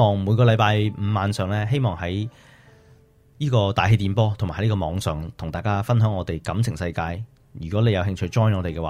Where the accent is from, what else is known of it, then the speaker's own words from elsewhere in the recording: Hong Kong; 唔同细个喺香港睇烟花好似靓啲